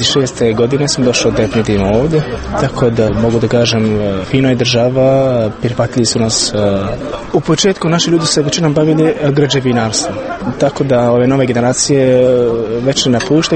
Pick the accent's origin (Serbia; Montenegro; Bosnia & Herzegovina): Montenegro; moved away as an adult; now in Luxembourg, Luxembourg; Školu sam završao u Crnoj Gori.